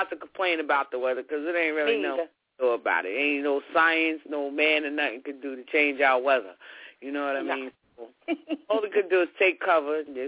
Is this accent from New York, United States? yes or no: yes; Long Island, New York, United States; which I'm from Long Island, so, you know, that's how we do things.